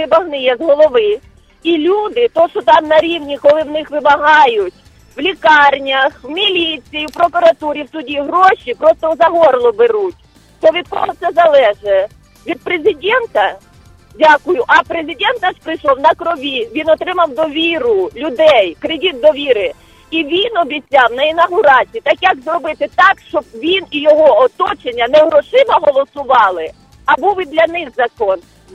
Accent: Luhansk Oblast, Ukraine; я сама з Луганщини

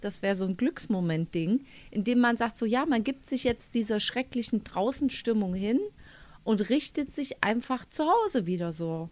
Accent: East Germany, Germany; Früher bei uns im Osten hatten wir das anstatt so eine Heizdecke, sondern wenn du den Rückenschmerzen hattest, hast du dich vor die Rotlichtlampe gesetzt

